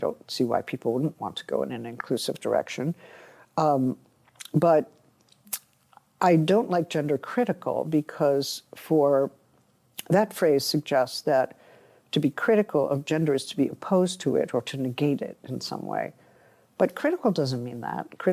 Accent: United Kingdom; well, I am on the other side. I'm British and I'm on the other side.

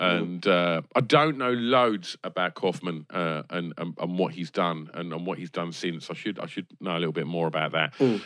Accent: East of England, United Kingdom; it was far different from the, you know, from growing up in Essex, you know, but it just felt quite exciting

